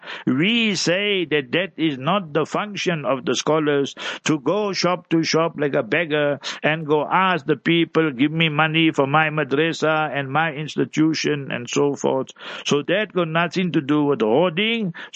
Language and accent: English; Welkom, Free State, South Africa; I'm from Welkom, ek is van die Vrystaat af and so forth.